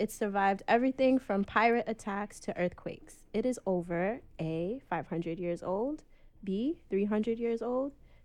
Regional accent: Brooklyn, New York, United States; I am your host … I'm from Brooklyn, New York. My family is from St. Vincent and the Grenadines.

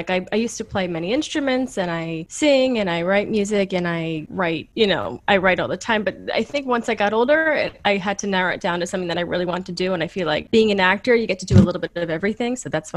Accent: New York, United States; I'm from Long Island, New York, and I've lived in New York. I've lived all over New York, but I've lived here my entire life, pretty much.

